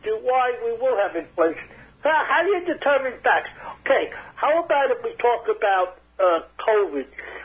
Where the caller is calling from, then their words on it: Queens, New York, United States; I'm calling from Queens.